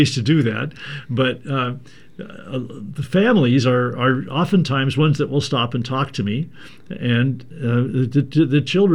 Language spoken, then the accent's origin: English; Portland, Oregon, United States; that growing up in Portland myself, I lived in the northeast neighborhood.